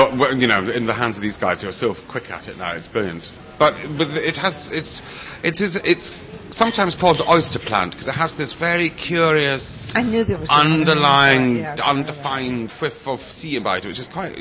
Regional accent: Scotland, United Kingdom; And being a Scotsman

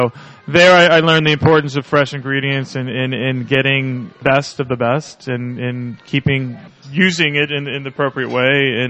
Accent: Louisiana, United States; just from growing up in Louisiana

